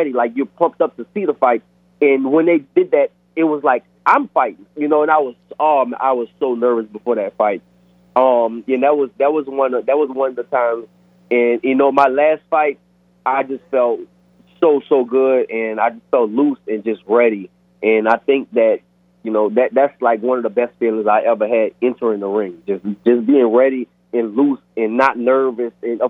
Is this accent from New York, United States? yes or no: no; New Orleans, Louisiana, United States; so I fought, of course, my hometown is New Orleans, Louisiana. I fought in New Orleans